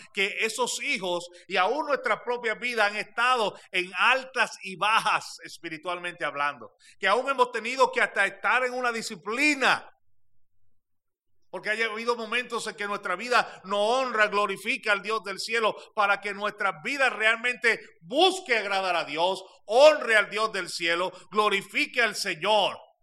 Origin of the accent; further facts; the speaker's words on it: Puerto Rico; nosotros venimos de esa islita de Puerto Rico